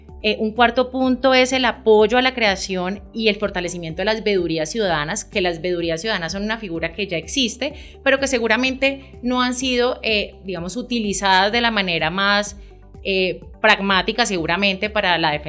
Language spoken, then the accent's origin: Spanish; Colombia; como colombianos debería ser un modelo a seguir